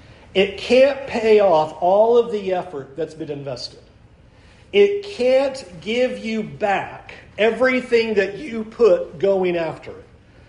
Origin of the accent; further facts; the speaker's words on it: California, United States; Where I grew up in California, our middle school was kind of in a unique geographical location, being down in a valley